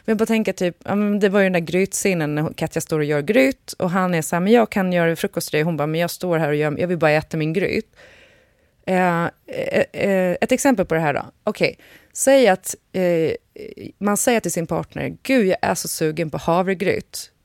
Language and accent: Swedish; Sweden; när man är liksom pur svensk som vi